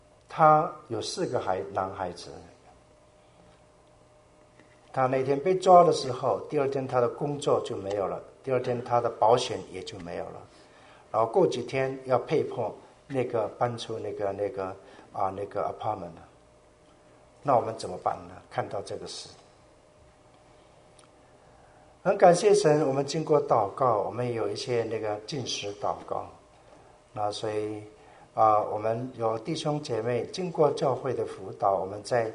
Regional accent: China; 因为他是那不是我们中国人，他听不懂

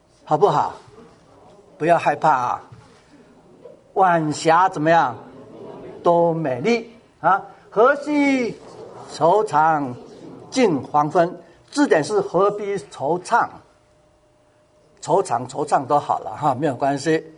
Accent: China; 我不晓得在我们大陆人走了会不会像台湾那样热闹

